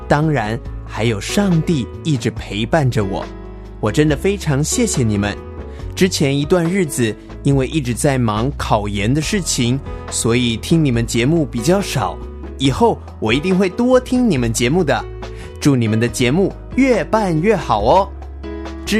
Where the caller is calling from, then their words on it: Shandong, China; 我是来自山东的热心听友，